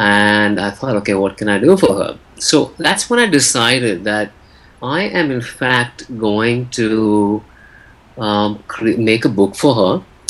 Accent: India; since I was born and raised in India and both my parents are from India.

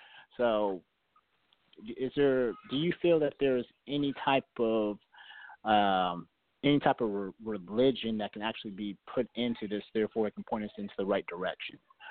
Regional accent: Houston, Texas, United States; I'm from Houston, Texas.

